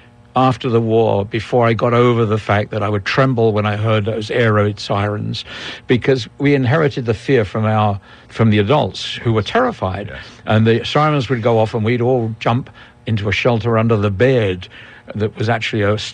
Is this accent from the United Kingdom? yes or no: yes; London, United Kingdom; born there; I was born in London in July 1939